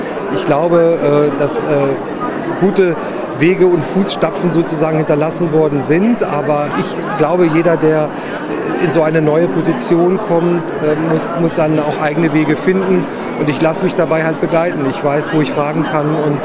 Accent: Lower Saxony, Germany; bringe mich als Niedersachse absolut gerne ein.

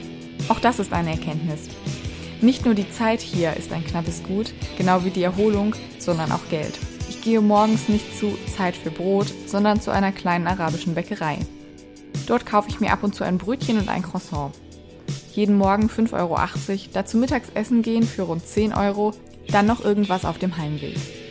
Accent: Rostock, Mecklenburg-Vorpommern, Germany; also born or lived in Dresden; Als gebürtiger Rostocker und Ex-Dresdner dachte ich, ich kenne Städte mit Persönlichkeit.

